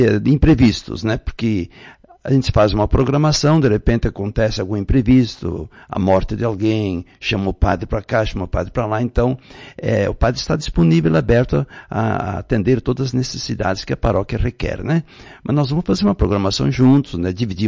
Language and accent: Portuguese; Maximiliano de Almeida, Rio Grande do Sul, Brazil; 1977, em Maximiliano de Almeida, minha terra natal. Onde depois, mais tarde, trabalhei até 6 anos lá como pároco também.